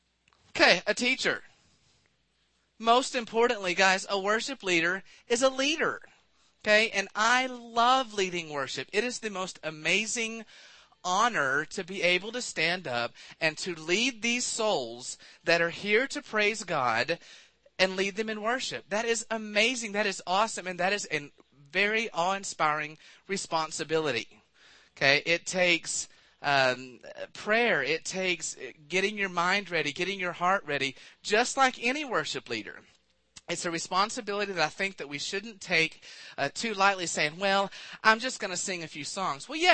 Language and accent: English; Palestine, Texas, United States; also born or lived in San Antonio; I'm from San Antonio, Texas. I grew up in East Texas in Palestine.